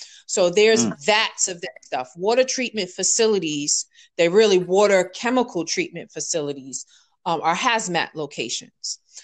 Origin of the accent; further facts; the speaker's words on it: Bronx, New York, United States; I'm from the Bronx originally, so most of us grew up with the notion that New York City has the best water, right?